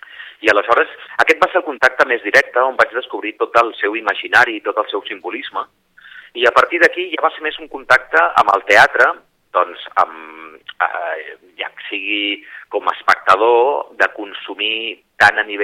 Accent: L'Ametlla del Vallès, Catalonia, Spain; el grup de teatre amateur de l'Ametlla del Vallès, que és d'on soc.

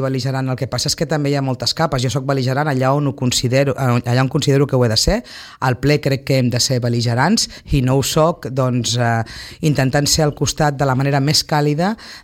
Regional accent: Sitges, Catalonia, Spain; tinc un camí traçat de compromís amb Sitges, amb el meu poble

